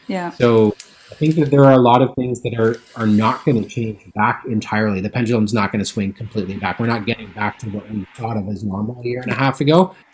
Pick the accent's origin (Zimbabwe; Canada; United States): Canada; Toronto, Ontario; also born or lived in British Columbia; I was born here in the Lower Mainland, but my family got transplanted out in the Toronto area when I was living there.